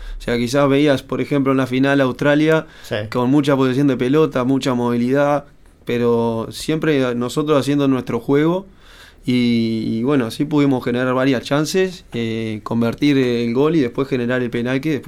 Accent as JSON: {"language": "Spanish", "country": "Uruguay", "said": "y también siendo uruguayo, llevamos en la sangre esa gana de ganar siempre"}